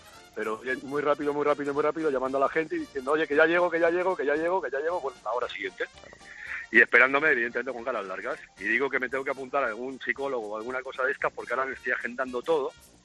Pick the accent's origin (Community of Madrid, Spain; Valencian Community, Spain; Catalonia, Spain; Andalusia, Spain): Community of Madrid, Spain; Madrid; yo soy de Madrid, ya sabemos todo que Madrid es bastante, bastante facilito el quedar a una hora en concreto